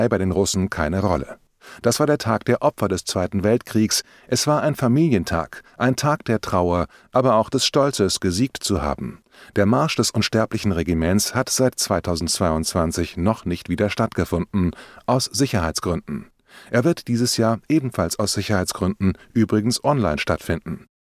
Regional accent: Germany; now in Russia; Trotzdem bin ich Deutscher, werde immer Deutscher bleiben

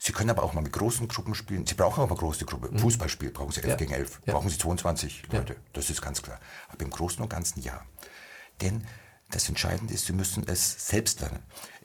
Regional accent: Bavaria, Germany; Das ist meine Heimat.

